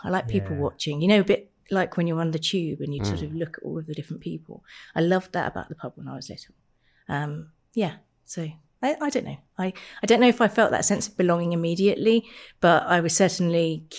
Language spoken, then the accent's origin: English; Enfield, London, United Kingdom; In Enfield, North London.